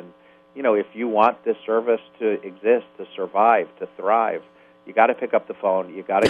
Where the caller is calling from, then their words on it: New York City, New York, United States; And I am calling from New York City to become a member of KLW.